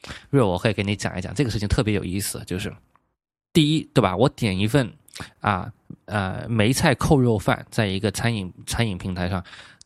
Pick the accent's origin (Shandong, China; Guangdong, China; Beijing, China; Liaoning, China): Guangdong, China; 我们广东人喜欢喝糖水